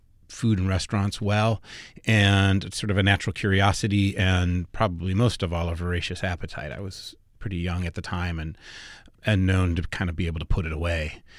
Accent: Minnesota, United States; Well, I'm from Minnesota originally. Was born and raised in the Twin Cities area

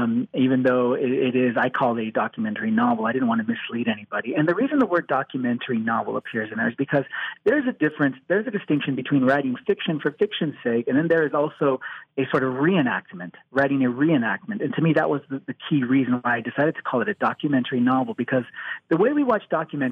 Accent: California, United States; I was born and raised there in the San Juan Central Valley, San Joaquin Valley there, the son and grandson of migrant farm workers

